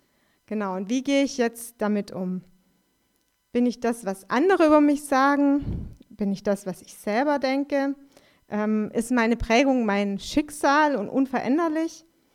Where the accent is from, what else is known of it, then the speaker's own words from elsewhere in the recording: Stuttgart, Baden-Württemberg, Germany; born there; now in Görlitz, Germany; Ich bin in Stuttgart geboren, bin jetzt seit fast 30 Jahren in Görlitz